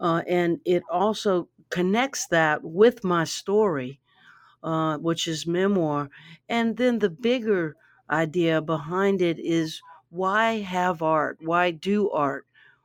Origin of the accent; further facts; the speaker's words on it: Baton Rouge, Louisiana, United States; I grew up in Baton Rouge, and you know, the highlight of my week when I was a little person was when the bookmobile came